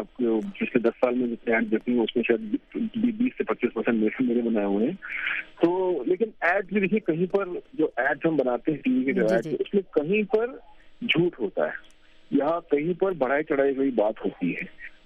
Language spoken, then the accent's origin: Urdu; Delhi, India; تو میں ویسے اوریجنلی دلی سے ہوں